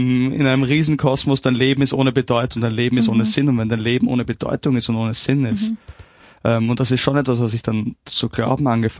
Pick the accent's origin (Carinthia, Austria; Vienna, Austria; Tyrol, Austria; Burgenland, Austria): Vienna, Austria; Ja, ich bin waschechter Wiener, sage ich immer.